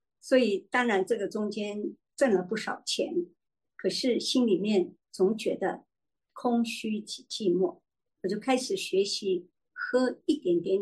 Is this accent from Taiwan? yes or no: no; China; 我说我不是，我是中国人呐